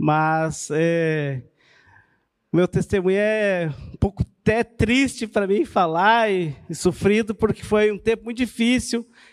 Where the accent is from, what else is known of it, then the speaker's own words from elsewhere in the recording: Paraná, Brazil; moved away as an adult; Na verdade, sou paranaense, eu e minha esposa.